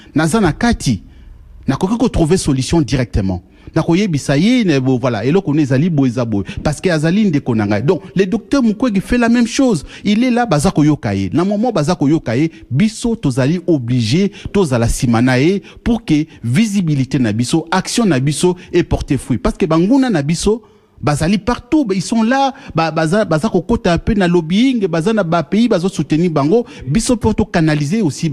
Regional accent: DR Congo; en tant que Congolais, nous avons l'obligation

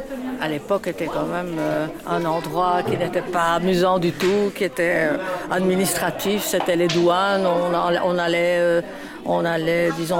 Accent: Brussels, Brussels-Capital Region, Belgium; Pourtant, je suis bruxelloise, mais bon, je ne savais pas.

